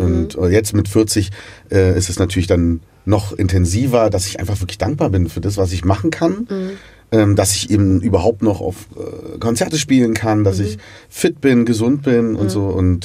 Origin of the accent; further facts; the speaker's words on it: Berlin, Germany; Also ich bin ja in Siemensstadt groß geworden und wir hatten da ein großes Mietshaus